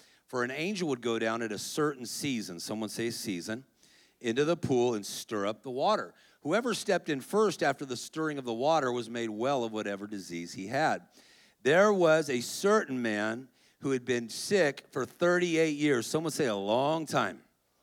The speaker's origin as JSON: {"language": "English", "region": "California", "country": "United States", "said": "I come from California."}